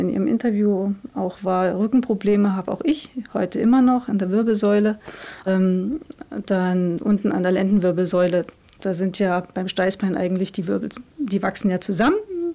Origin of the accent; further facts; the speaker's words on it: Germany; Wir waren als Kinder in der DDR sehr ernst genommen und ein Part der Gesellschaft